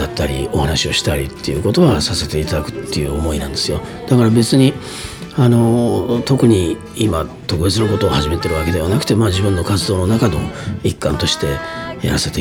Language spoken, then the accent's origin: Japanese; Hiroshima, Japan; 僕は広島出身なんですね。